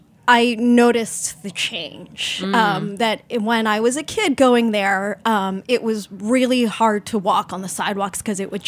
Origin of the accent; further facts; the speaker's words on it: Baltimore, Maryland, United States; When I was growing up in Baltimore, there is a decent sized Chinese community in DC, but there definitely wasn't the same kind of concentration of food there. So my family would drive from Baltimore up to New York every few weeks.